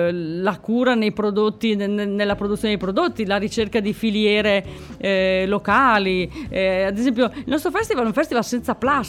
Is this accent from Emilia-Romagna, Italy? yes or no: yes; Ferrara, Emilia-Romagna, Italy; now in Sardinia, Italy; Sono ferrarese e sarda per scelta